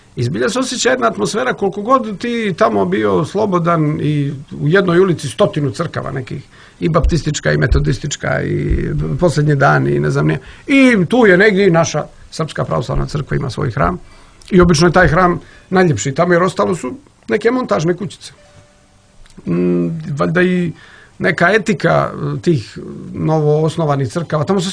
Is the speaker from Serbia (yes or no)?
no; Montenegro; ja dolazim iz Crne Gore, pa i ovdje je liturgijski život